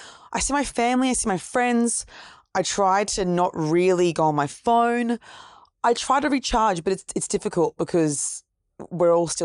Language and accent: English; Gold Coast, Queensland, Australia; I'm actually from the Gold Coast, Brisbane, originally.